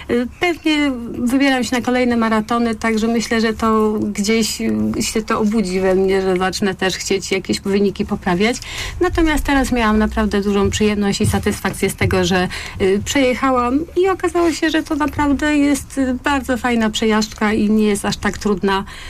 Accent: Śrem, Greater Poland Voivodeship, Poland; ponieważ jestem ze Śremu.

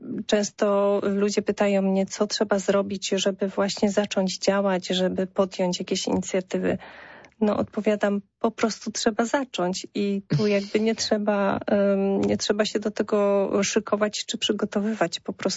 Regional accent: Poznań, Greater Poland Voivodeship, Poland; Jestem dumna, że jestem poznanianką

